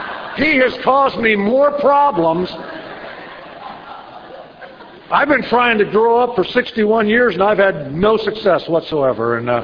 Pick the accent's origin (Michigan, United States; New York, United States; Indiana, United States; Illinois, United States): Illinois, United States; Danville; born there; I was born in Danville, Illinois. I had a great childhood. I played sports.